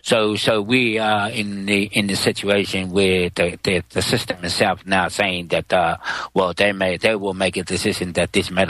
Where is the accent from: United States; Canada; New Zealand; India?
New Zealand; Bay of Plenty; from the Tuhoi Nation, and I have been involved in the active in this community nationally, internationally for more than 30-40 years.